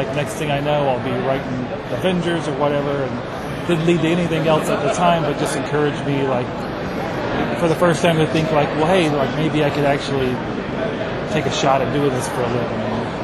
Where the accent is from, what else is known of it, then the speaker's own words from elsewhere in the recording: Alabama, United States; born there; And I was born in Alabama. There was nobody in my neck of the woods who wrote comics for a living.